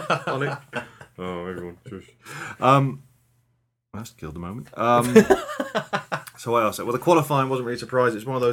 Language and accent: English; Cheltenham, South West England, United Kingdom; Cheltenham.